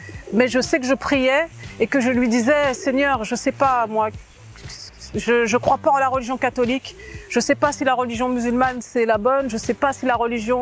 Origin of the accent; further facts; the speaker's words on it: Guadeloupe; also born or lived in Réunion; aujourd'hui je vais vous raconter comment j'ai rencontré Jésus. Je suis guadeloupéenne et réunionnaise.